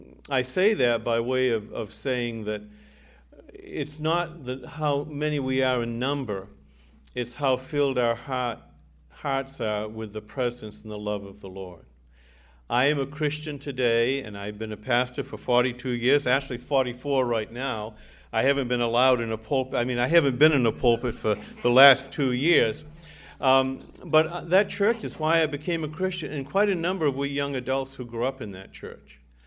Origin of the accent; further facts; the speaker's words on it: Minnetonka, Maine, United States; I grew up in the Minnetonka Methodist Church from the time I was 5 years old in Minnetonka, Maine.